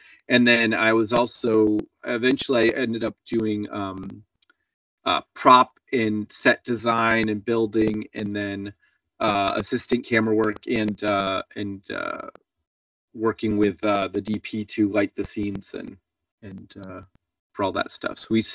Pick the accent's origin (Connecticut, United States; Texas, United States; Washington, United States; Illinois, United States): Connecticut, United States; now in San Francisco, United States; So originally I'm from Connecticut, which is on the East Coast of the US. But then I went all the way across the country to San Francisco, which is where I'm based now.